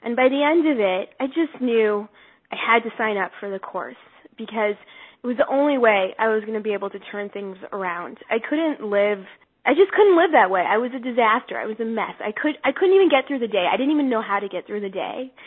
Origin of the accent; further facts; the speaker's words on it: Denver, Colorado, United States; I am from Denver, Colorado.